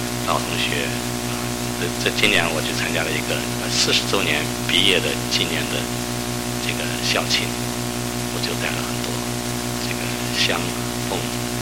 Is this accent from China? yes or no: no; United States; 我简直不敢跟别人说我是美国来的